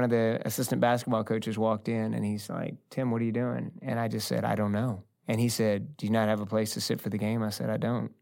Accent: Fort Worth, Texas, United States; That was where I grew up, born and raised in Fort Worth, Texas.

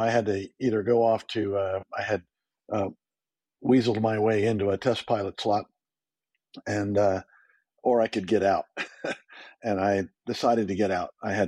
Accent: Fort Bragg, United States; So I waited at Fort Bragg, my hometown.

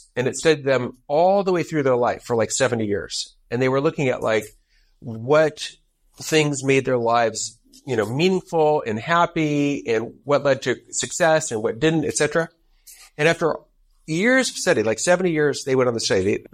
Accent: Los Angeles, California, United States; I'm from Los Angeles, right? So I know all about celebrities.

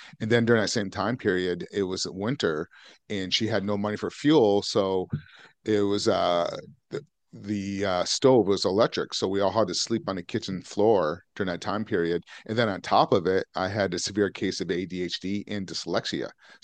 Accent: Vermont, United States; I grew up in Vermont, so it was really cold.

